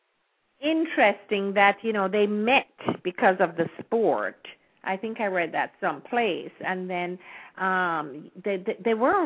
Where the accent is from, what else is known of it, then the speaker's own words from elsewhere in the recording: Jamaica; now in United States; I was born and raised in Jamaica. I've spent most of my life here in the United States, the major portion of my life, and I am proud to be an American. But I am really also proud to be a Jamaican.